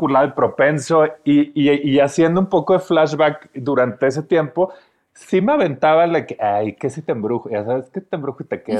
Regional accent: Monterrey, Nuevo León, Mexico; now in Mexico City, Mexico; nos vinimos al mismo tiempo todos de Monterrey a la Ciudad de México

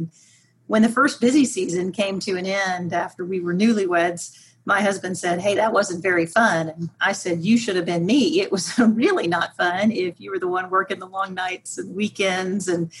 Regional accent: Houston, Texas, United States; I grew up in Houston, Texas, went to CAT school at Abilene Christian, and completed a degree in accounting and went to work back in Houston with Pricewaterhouse

